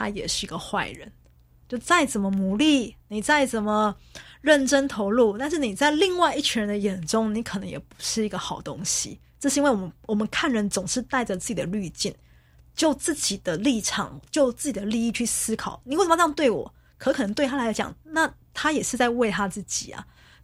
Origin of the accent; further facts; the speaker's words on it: Tainan, Taiwan; 因为我是台南人，所以我很清楚